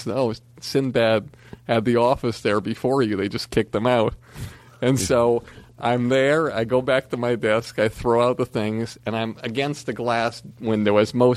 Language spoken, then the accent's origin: English; Longmeadow, Massachusetts, United States; because I'm this schlub from Longmeadow, Massachusetts.